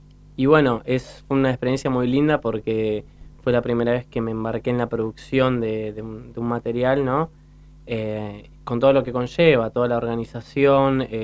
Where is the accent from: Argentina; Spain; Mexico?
Argentina; Lanús, Buenos Aires Province; Yo soy de Lanús, pero la idea es salir un poco también de zona sur.